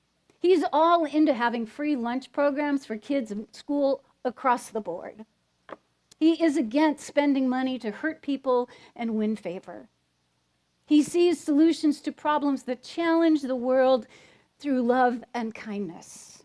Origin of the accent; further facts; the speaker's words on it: Iowa, United States; Because I grew up in Northwest Iowa, and that's where a lot of Norwegians live.